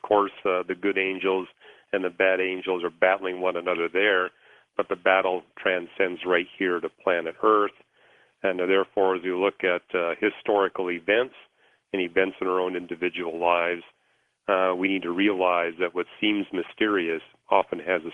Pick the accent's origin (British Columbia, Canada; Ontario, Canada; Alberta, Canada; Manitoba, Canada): British Columbia, Canada; I grew up in British Columbia, where they talked about the Sasquatch.